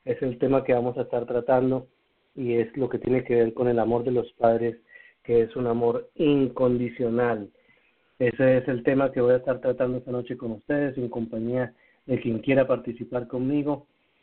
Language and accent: Spanish; Colombia; soy orgullosamente colombiano.